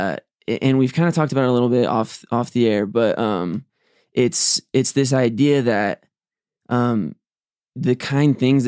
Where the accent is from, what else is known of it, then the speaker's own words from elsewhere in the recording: Arizona, United States; I'm from Arizona.